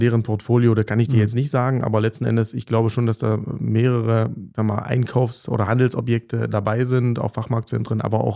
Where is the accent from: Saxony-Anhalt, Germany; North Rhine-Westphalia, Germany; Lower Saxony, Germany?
Saxony-Anhalt, Germany; Ich komme ursprünglich aus dem Harz, aus dem Ostharz in Sachsen-Anhalt